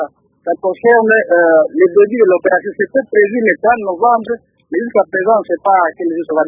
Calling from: Beni, North Kivu, DR Congo; Et la région du fichier électoral est ici chez nous, à Béni, nous attendons à bras ouverts.

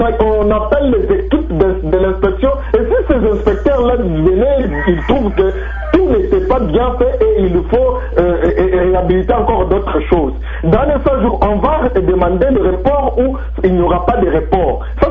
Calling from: Lubumbashi, Haut-Katanga, DR Congo; Je viens depuis la ville de Lubumbashi.

